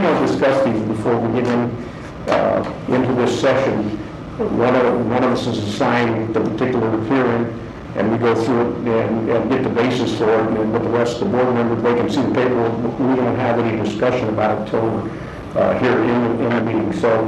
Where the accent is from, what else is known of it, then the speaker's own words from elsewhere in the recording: Arizona, United States; born there; I was born way in Arizona